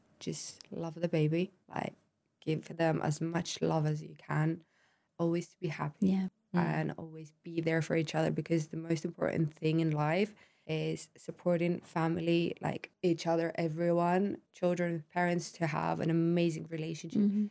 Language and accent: English; Larnaca, Larnaca District, Cyprus; now in Nicosia, Cyprus; I grew up in Larnaca and I moved to Nicosia because I fell in love. So yeah, I moved to Nicosia and now I'm staying in Nicosia. I think I'm not moving.